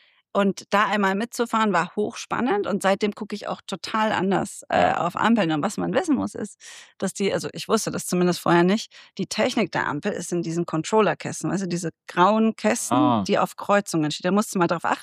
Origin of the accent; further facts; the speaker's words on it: Munich, Bavaria, Germany; hier mitten aus München. Ich komme auch aus München